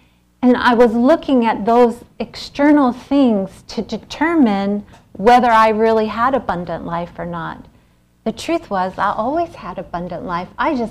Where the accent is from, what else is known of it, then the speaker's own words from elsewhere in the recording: Pennsylvania, United States; I grew up in Pennsylvania. I grew up on a farm in a very rural area.